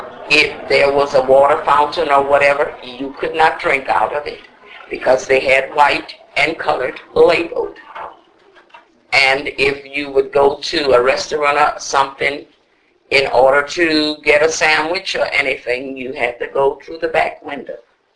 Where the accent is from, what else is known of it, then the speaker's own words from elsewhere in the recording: New Orleans, Louisiana, United States; At the time that I grew up in New Orleans, in the beginning, it was highly segregated